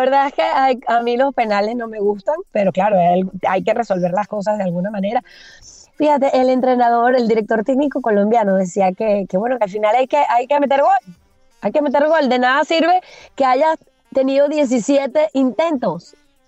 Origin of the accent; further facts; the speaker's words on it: Argentina; como uno argentino, uno está contento.